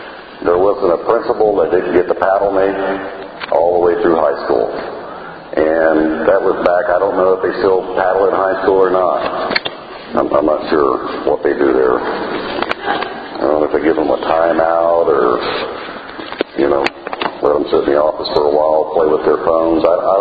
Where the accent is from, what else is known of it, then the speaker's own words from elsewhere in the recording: Tampa, Florida, United States; born there; So I was born in Tampa.